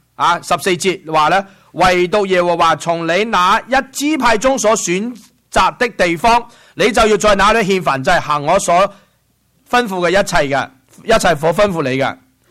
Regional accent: China; 我哋中国人喺嗰度咧，随便就解决咗咧

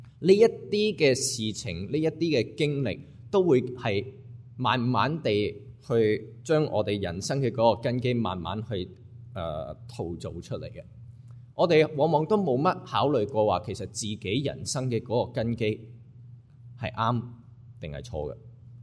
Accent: Hong Kong; 我细个喺香港咧，即系八几年嘅时候。

